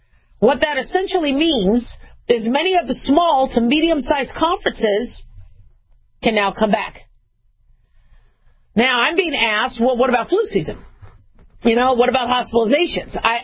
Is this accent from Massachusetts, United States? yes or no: no; Phoenix, Arizona, United States; also born or lived in Los Angeles / Las Vegas; I know I was born in LA, I grew up in Phoenix and Vegas, but Vegas is now my hometown, all right?